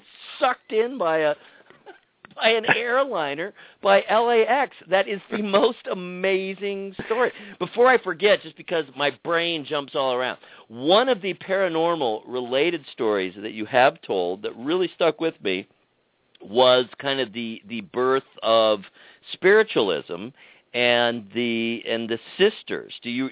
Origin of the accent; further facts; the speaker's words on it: San Pedro, California, United States; The balloons, the guy, he was from San Pedro. I'm from San Pedro.